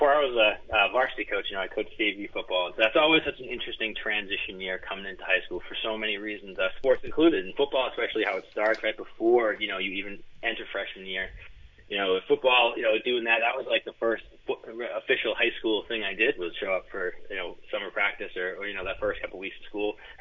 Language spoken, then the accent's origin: English; Ipswich, Massachusetts, United States; It was the 91-92 Ipswich Tigers. I grew up in Ipswich, and they were a great Super Bowl team.